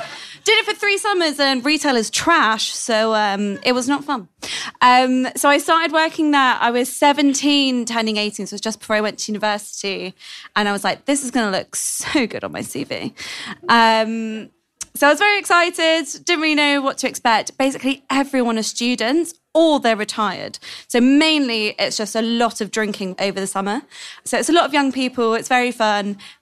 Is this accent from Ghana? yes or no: no; London, United Kingdom; So I'm from London.